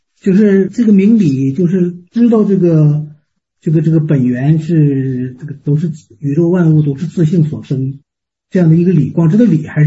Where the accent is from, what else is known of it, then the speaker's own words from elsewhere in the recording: Heilongjiang, China; 我是来自黑龙江的